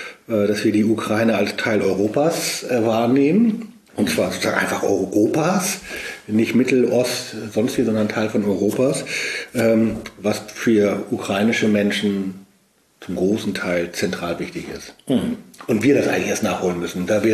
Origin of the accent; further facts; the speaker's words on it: West Germany, Germany; aber ich habe natürlich von meiner Sozialisation als Westdeutscher immer in den Westen geguckt und nie dahin.